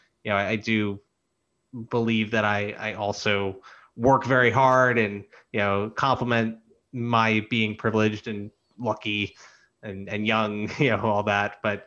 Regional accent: Boca Raton, Florida, United States; now in New York, United States; I mean, I'm Jewish, but I grew up in Boca Raton, Florida, so I never felt out of place.

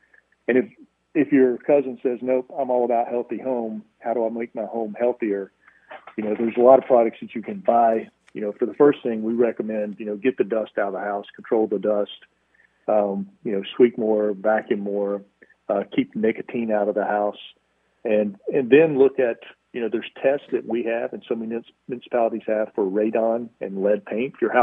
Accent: North Wilkesboro, North Carolina, United States; I'm from North Carolina, up around North Wilkesboro.

